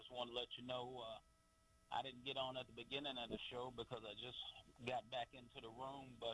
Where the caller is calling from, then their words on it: Alaska, United States; I'm calling from Alaska today.